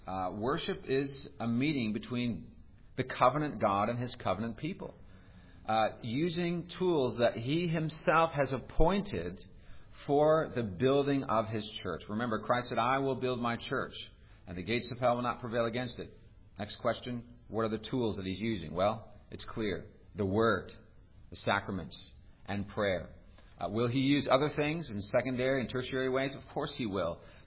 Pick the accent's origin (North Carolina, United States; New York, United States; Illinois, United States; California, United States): California, United States; now in Charleston, United States; I grew up in California. I was converted at Clemson University in South Carolina. I feel like a South Carolinian. I married a South Carolina girl, hence that's where I'm living now, in Charleston.